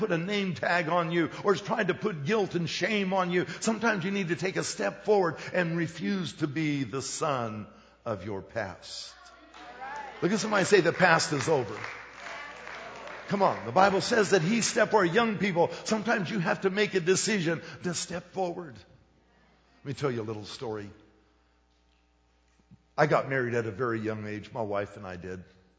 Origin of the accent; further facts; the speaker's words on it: Colorado, United States; Oh, I'm from Colorado. I don't know about porcupine meatballs.